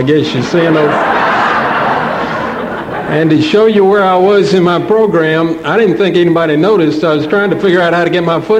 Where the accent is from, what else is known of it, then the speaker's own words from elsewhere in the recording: Lawrenceville, Georgia, United States; from Lawrenceville, Georgia.